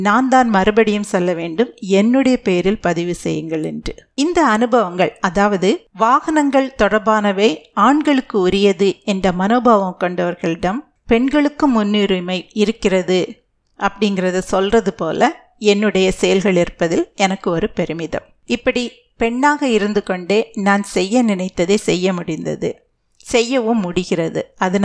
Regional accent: Nagercoil, Tamil Nadu, India; என்னுடைய சொந்த ஊர் நாகர்கோவில் என்ற சிறிய ஆனால் அழகிய ஊர்.

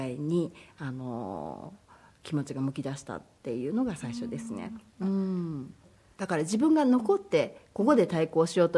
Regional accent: Kagawa, Japan; now in Australia; 地元の香川県の万能太鼓というところに所属させてもらって、2年間そこで、オーストラリアに来る前に2年間所属させていただき

